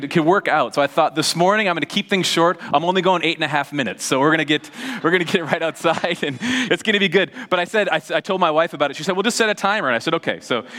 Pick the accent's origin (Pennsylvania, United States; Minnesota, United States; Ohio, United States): Minnesota, United States; Duluth; I grew up in Duluth, and we lived in Duluth. My wife and I lived in Duluth until we had our oldest daughter, who's going to be 16 next month. And so we've lived in the cities for over 15 years now.